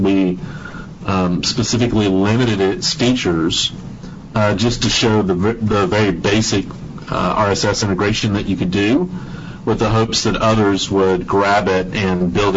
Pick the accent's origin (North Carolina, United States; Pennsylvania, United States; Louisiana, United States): North Carolina, United States; moved away; So we live in the Pacific Northwest and follow the Seattle Seahawks here, but we're originally from North Carolina.